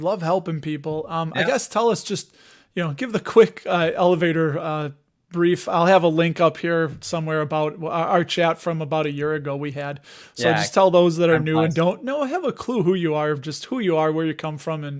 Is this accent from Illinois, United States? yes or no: yes; Chicago, Illinois, United States; I mean, you guys know I'm from Chicago